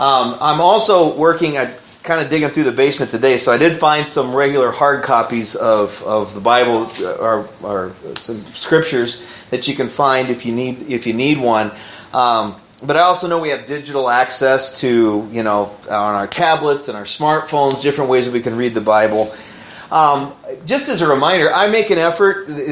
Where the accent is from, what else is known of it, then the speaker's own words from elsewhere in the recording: Kansas, United States; And we were planting a church in Kansas in my hometown.